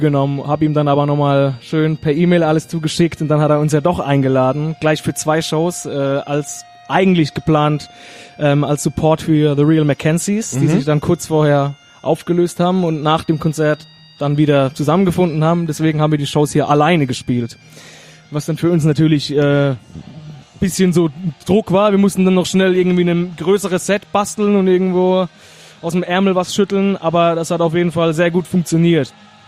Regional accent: Heidelberg, Baden-Württemberg, Germany

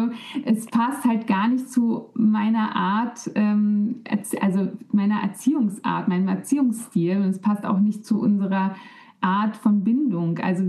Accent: East Germany, Germany; Ich bin selber noch in der DDR geboren quasi und ostsozialisiert, also gerade so noch, ne? Man sagt Wendekind für meinen Jahrgang 90er und bin aber eben noch ostsozialisiert. Meine ganze Familie ist aus dem Osten.

